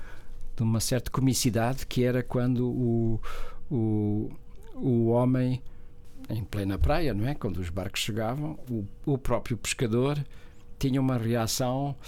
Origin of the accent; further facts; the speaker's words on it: Nazaré, Centro, Portugal; tem a ver com o sítio onde eu nasci, tem a ver com o meu olhar sobre esse lugar e sobre os acontecimentos que se viviam nesse lugar. Era Nazaré, portanto, uma praia com muita história de luto e muita história de naufrágios. Uhum. E o meu crescimento foi feito aí